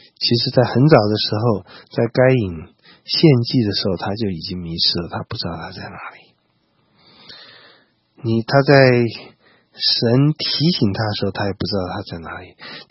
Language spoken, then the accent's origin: Chinese; China; 那我也不会说我们中国人就是啊最可怜的，一天到晚被人家欺负的。